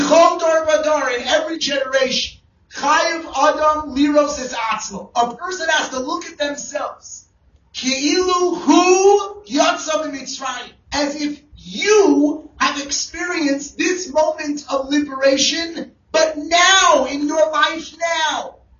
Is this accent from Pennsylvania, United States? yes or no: no; California, United States; I grew up in California, this place, Universal Studios.